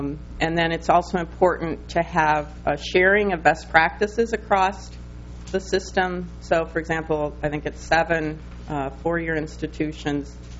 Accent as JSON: {"language": "English", "town": "Rochester", "region": "Minnesota", "country": "United States", "tie": "born or raised there", "said": "For example, I grew up near Rochester"}